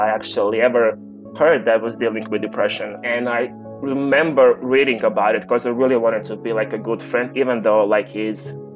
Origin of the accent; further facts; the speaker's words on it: Croatia; which makes sense, you know, but like I'm from Croatia.